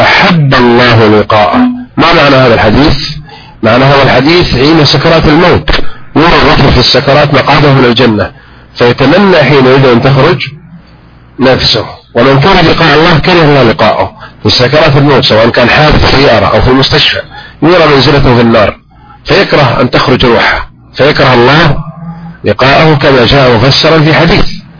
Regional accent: Saudi Arabia; وترون عندنا في المملكة العربية السعودية

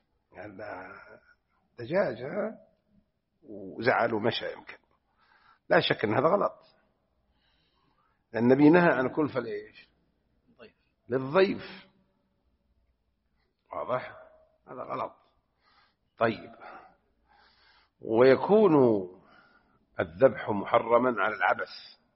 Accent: Jeddah, Makkah Province, Saudi Arabia; لكن ما موجودة بحجاز عندنا في جدة الحمد لله

